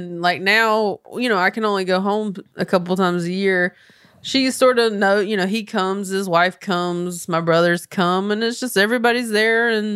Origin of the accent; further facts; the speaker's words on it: Belmont, United States; now in Los Angeles, United States; … still exists, but it is almost like … Southern, growing up in Belmont, Fortune, LA comedy.